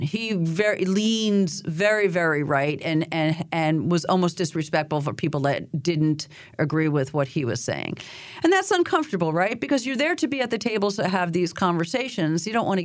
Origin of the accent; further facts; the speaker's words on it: United States; they're like, you're from Orange County, aren't you? And I'm like, yeah, that would be me.